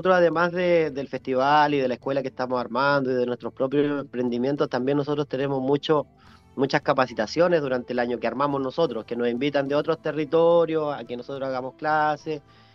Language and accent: Spanish; Curarrehue, Araucanía, Chile; Y por eso me vine y ahora estoy armando mi propio restaurante acá en Curarrehue